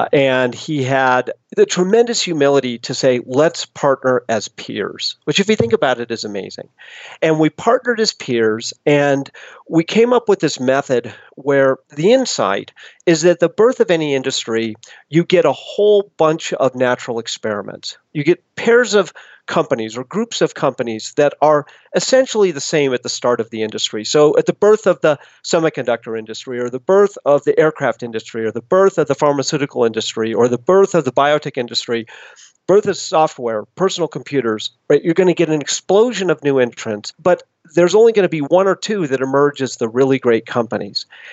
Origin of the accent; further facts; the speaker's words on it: Boulder, Colorado, United States; And I grew up in Boulder, Colorado, but went away to college